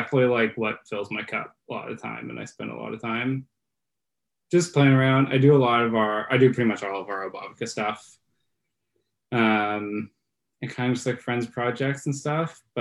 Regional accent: Toronto, Ontario, Canada; be a teen in art school in Toronto. It was great. And I love growing up in Ontario

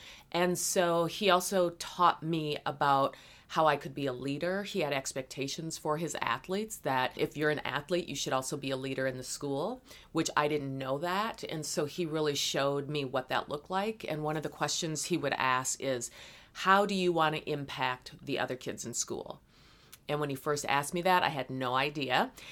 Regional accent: Minneapolis, Minnesota, United States; So I'm a homegrown girl. I grew up in South Minneapolis, attended South High, went on to Minneapolis Community College

